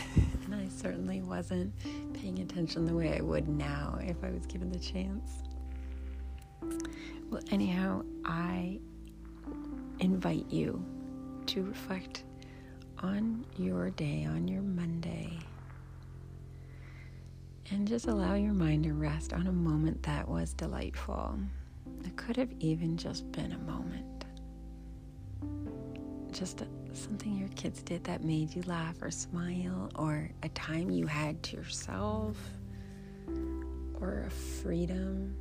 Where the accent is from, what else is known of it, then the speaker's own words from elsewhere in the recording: Canada; now in United States; Here in the United States, we are getting ready for Thanksgiving. And I grew up in Canada. This is my adopted home and holiday.